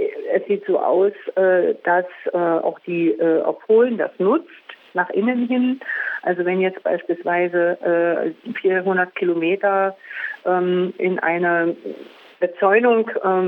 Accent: East Germany, Germany; Weil, denke ich, bei uns im Osten zum einen vor allem auch in den Grenzregionen eine sehr, sehr drastische Transformation nach der Wende stattgefunden hat

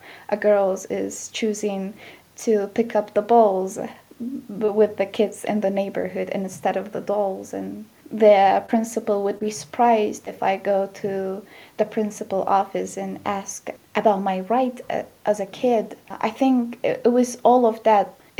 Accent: Kurdistan Region, Iraq; I am from Iraqi Kurdistan. I am Kurdish

